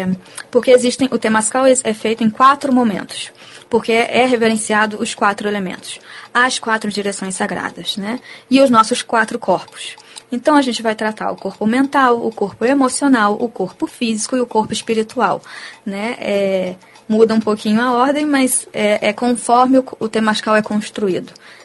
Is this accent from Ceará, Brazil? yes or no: yes; Ceará, Brazil; now in Niterói, Brazil; Mas eu mesma sou cearense, eu sou do Nordeste, né?